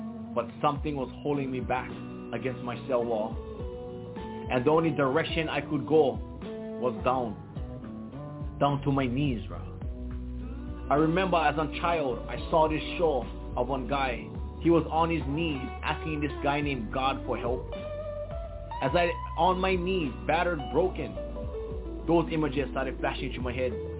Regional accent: Hawaii, United States; because I was a punk from Big Island, because I was Hawaii's most wanted, because I was an escaped fugitive.

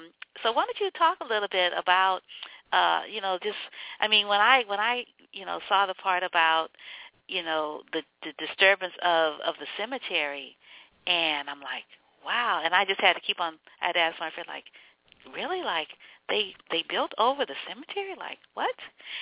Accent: New Orleans, Louisiana, United States; I'm from New Orleans, and so we were in Logtown in Mississippi, and that particular city was taken over by NASA, and so then my people got moved to Pearlington

